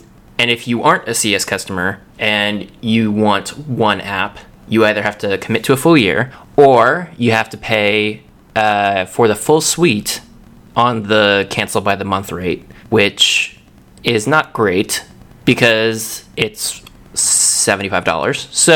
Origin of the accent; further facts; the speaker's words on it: Tampa, Florida, United States; because I'm from Tampa, Florida, and it takes place in Tampa, Florida.